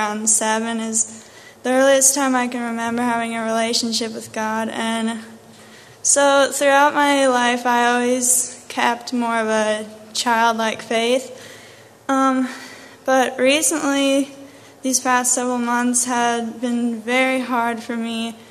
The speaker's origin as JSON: {"language": "English", "town": "Atwater", "region": "Ohio", "country": "United States", "said": "I am from Atwater, Ohio. I'm the second oldest of 10 children"}